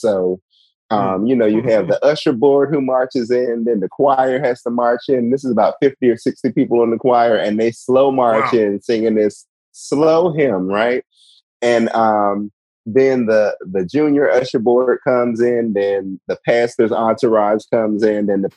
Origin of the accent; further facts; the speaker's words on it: Washington, District of Columbia, United States; I am from Washington, D.C. originally. Shout out to the original Chocolate City.